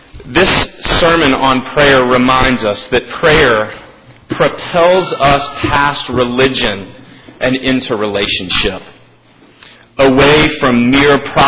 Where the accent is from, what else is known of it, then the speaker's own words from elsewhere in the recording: Lookout Mountain, Georgia, United States; accent: Southern; my accent, which you might have recognized, unlike Chris's. But different nonetheless, is from the South. I come from Lookout Mountain, Georgia